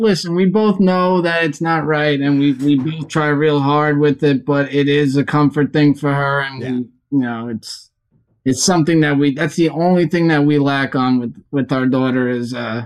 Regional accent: Long Island, New York, United States; We're from Long Island, like your buddy Petey, who we're actually going to see in January. We live in Florida now

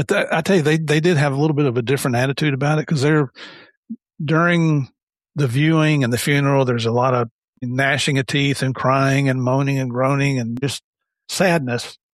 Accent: Southern United States, United States; I'm sorry, I'm from the South. When I say guys, it's all inclusive.

